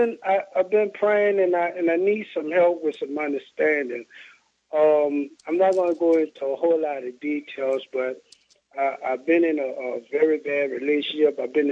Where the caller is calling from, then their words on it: New Orleans, Louisiana, United States; I'm from New Orleans. It's been a while since I called.